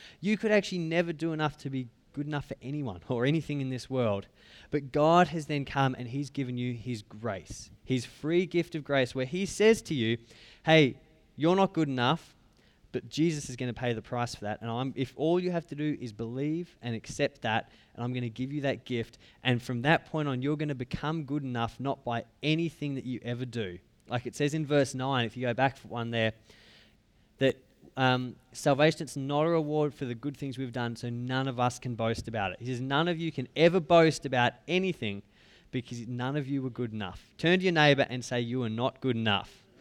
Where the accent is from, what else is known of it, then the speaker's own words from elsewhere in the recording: Australia; Being an Australian, sort of from, usually from August, September-ish, through till about March, April-ish, every night is play cricket.